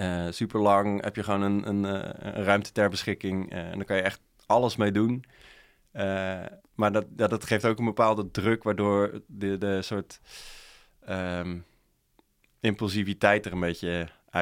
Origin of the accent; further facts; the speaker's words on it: Dordrecht, South Holland, Netherlands; Ik kom zelf uit Dordrecht